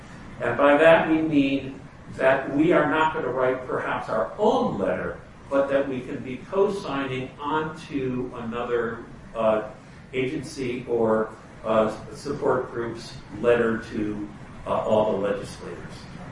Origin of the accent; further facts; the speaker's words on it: East Coast, United States; also born or lived in New York / Maryland; and that is that I come from the East Coast. I was in New York for many, many years, and then I moved to Maryland.